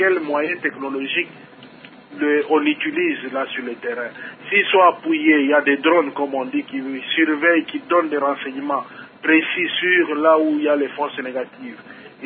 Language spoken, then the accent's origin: French; DR Congo; en tant que Congolais